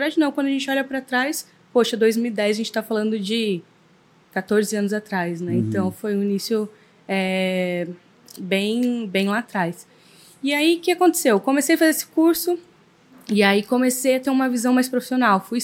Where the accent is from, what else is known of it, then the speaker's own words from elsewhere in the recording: Campinas, São Paulo, Brazil; Mas sou de Campinas, né? Nasci em Campinas, fui criada minha vida toda, tenho 27 anos